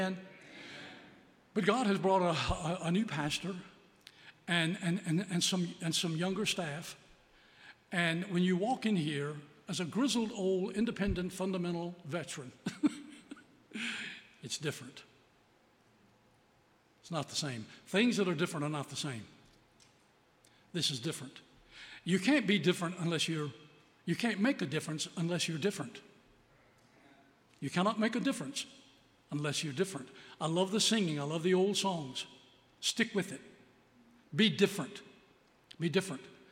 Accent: Lynchburg, Virginia, United States; I was born and raised up in Lynchburg, but don't let an old bus kid from Lynchburg be more excited about Buffalo Ridge than you are.

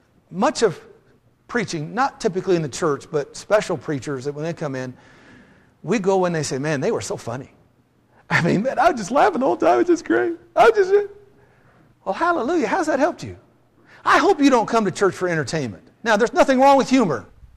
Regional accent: Twin Falls, Idaho, United States; We live in the South. Now, I was raised in the West, in Twin Falls, Idaho.

